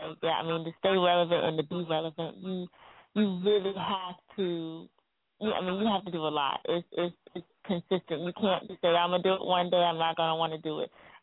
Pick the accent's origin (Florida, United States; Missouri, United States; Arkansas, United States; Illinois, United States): Florida, United States; Atlantic Beach; I was raised in Atlantic Beach. It's like right on the outskirts. It's in Jacksonville, but it's a certain part of Jacksonville. I grew up in the beaches area, so Atlantic Beach.